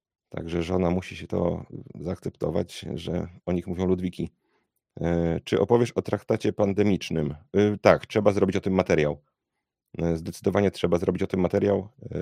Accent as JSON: {"language": "Polish", "town": "Gdynia", "region": "Pomeranian Voivodeship", "country": "Poland", "said": "Jestem z Gdyni w ogóle"}